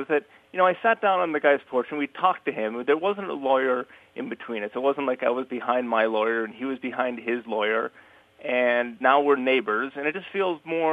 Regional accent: Marlboro, Vermont, United States; I'm from Marlboro, Vermont.

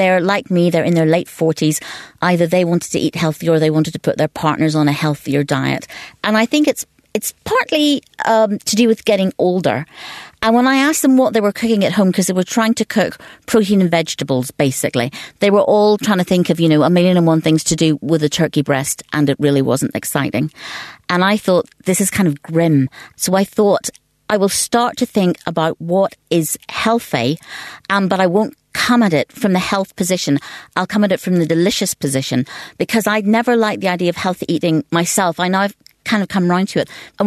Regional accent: Northern Ireland, United Kingdom; born or raised there; moved away as an adult; now in London, United Kingdom

